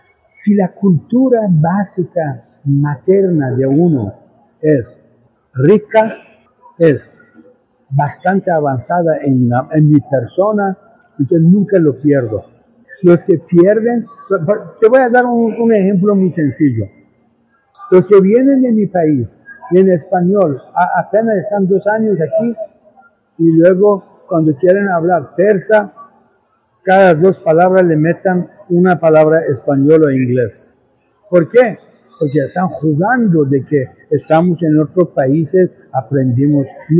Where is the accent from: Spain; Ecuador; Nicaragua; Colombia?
Nicaragua; now in Costa Rica; tradiciones, mis idiomas, mi cultura persa, todo lo he mantenido. Igual, cuando voy a Nicaragua, soy nicaragüense.